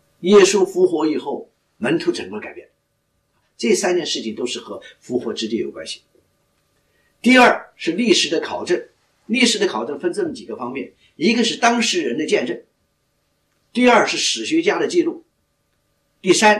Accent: China; 不像我们中国人的地上要挖一个土坑是吧

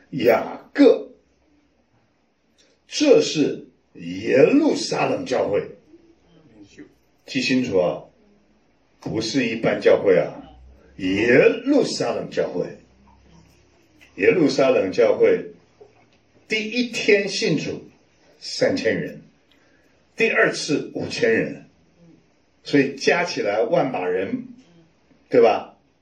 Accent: China; 只是我们中国人有个天大的本领，家丑不外扬，尽量都把它掩盖起来。

